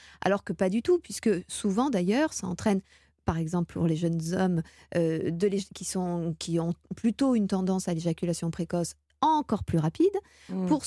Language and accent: French; France; Nous sommes français